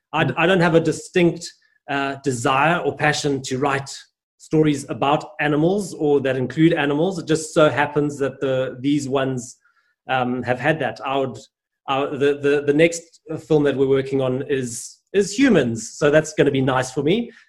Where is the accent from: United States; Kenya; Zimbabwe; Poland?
Zimbabwe; So again, having been born and growing up in Zimbabwe